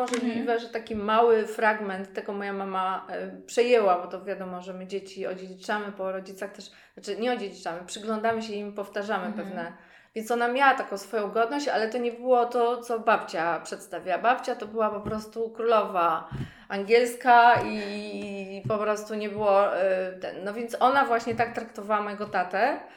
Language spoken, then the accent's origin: Polish; Warsaw, Masovian Voivodeship, Poland; born there; no bo pamiętajmy, że ja się urodziłam w Warszawie